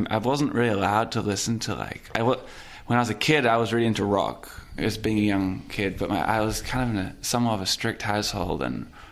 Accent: Scotland, United Kingdom; moved away as an adult; now in United States; Yeah, yeah, I grew up in Scotland.

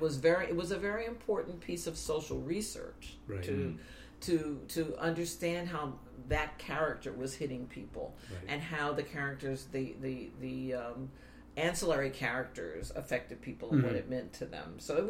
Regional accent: Indianapolis, Indiana, United States; because they're from Gary, Indiana, and I'm from Indianapolis, Indiana.

